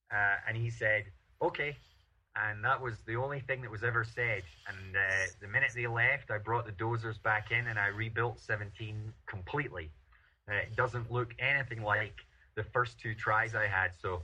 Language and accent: English; Scotland, United Kingdom; being a Scot, and probably I think I was the only Scot in the short list of 20